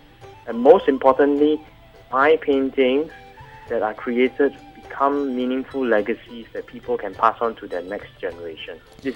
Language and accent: English; Singapore; I was growing up in Singapore, which was fast-changing.